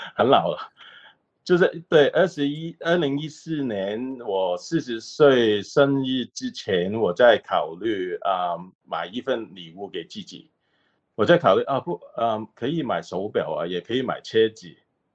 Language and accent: Chinese; Hong Kong; Chinese is a second language; now in Sydney, Australia; 就是我是从香港来的，我是70年代、80年代在香港长大的，所以我的 Mandarin 就是 Zero Mandarin，希望你听得懂啊，我现在在 Sydney 是做 lawyer 了，做律师了。